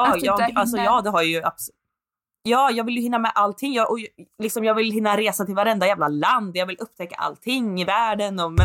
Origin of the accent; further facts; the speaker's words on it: Småland, Sweden; Men jag är från Småland och en snål smålänning, vet du, så vi dricksar inte